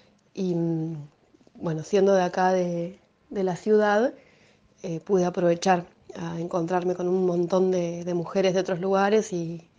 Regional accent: Trelew, Chubut, Argentina; Soy de Trelew, soy profesora

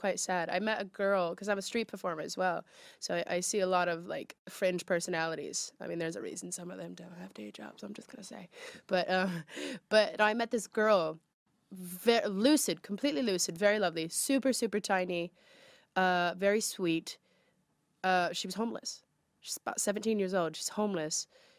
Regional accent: United States; I go to Manchester, I say I'm American, they're like, oh, that's nice.

